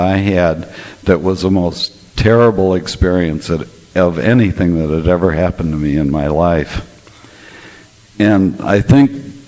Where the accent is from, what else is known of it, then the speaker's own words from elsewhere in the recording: Chicago, Illinois, United States; I'm a grateful recovering sexaholic. I'm from the Chicago area.